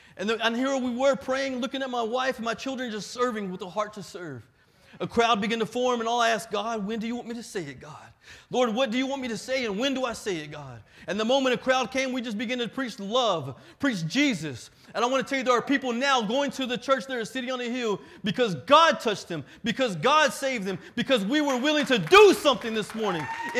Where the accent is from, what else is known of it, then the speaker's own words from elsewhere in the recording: Temple, Texas, United States; now in Houston, United States; I grew up in Temple, Texas. My wife, she grew up a little past Dallas. So, you know, we lived in Houston area since 2009. We actually moved into Houston in June this year.